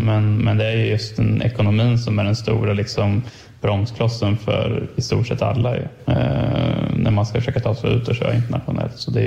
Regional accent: Örebro, Örebro County, Sweden; Och vi är båda från Örebro liksom.

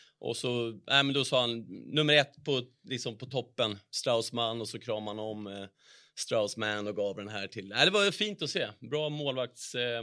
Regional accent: Finland; now in Sweden; Jag gick ju alltid i målvaktsskolan med han när jag var liten i Finland.

